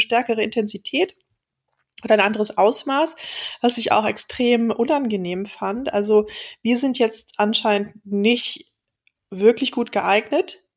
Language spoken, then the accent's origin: German; Berlin, Germany; Ich bin in Berlin aufgewachsen, was ja schon auch immer relativ wenig Shaming sozusagen hatte.